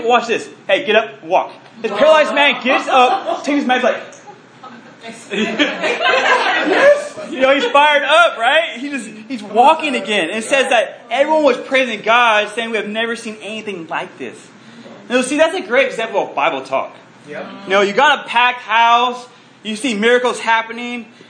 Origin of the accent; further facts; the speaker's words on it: Oregon, United States; But I'm from Oregon, so I grew up with, you know, a certain amount of friends.